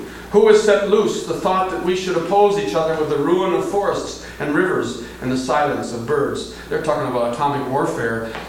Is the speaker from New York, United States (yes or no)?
no; Minnesota, United States; And I'm from Minnesota, and you guys from Packerland are the enemy.